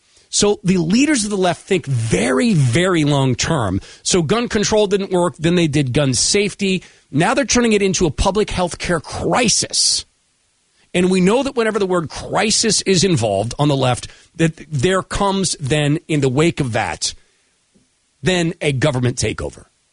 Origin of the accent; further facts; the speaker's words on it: West Coast, United States; because I come from the West Coast, right? I'm broadcasting from Seattle, which is where I currently live.